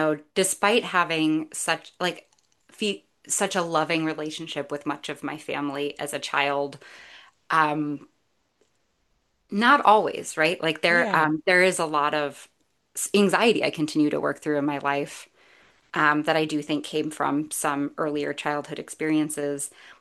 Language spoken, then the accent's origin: English; Vermont, United States; also born or lived in Chicago, United States; I like to say I was born in Chicago, but I grew up in Vermont.